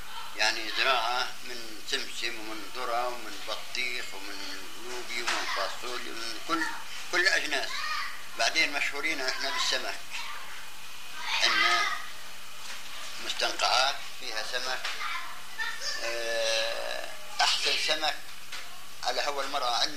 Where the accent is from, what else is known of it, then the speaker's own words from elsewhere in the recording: Jahula, Palestine; قريتنا جحولة تعد 450 نفر، قرية صغيرة متواضعة.